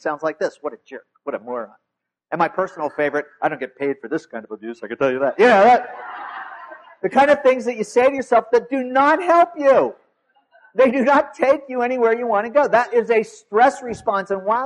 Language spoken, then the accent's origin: English; Ohio, United States; First of all, we're in Ohio, I grew up in Ohio, I know that there's a lot of nice people in Ohio.